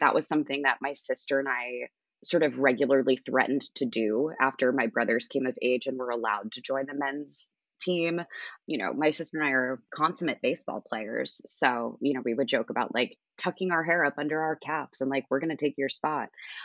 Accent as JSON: {"language": "English", "region": "New Jersey", "country": "United States", "tie": "born or raised there", "said": "I went back to my hometown, which is in Monmouth County, New Jersey, Jersey Shore hometown."}